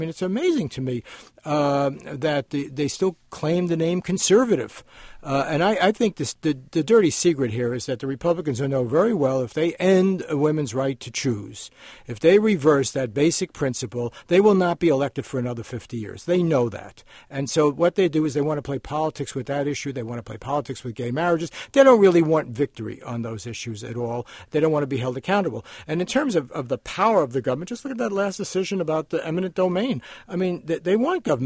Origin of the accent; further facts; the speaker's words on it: California, United States; I'd love it as a Californian, a taxpayer, to get all of our federal money back